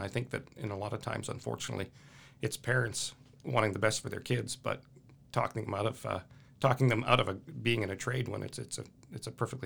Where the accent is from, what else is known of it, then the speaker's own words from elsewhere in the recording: Western Canada, Canada; now in United States; Yeah, so I'm from Canada, Western Canada.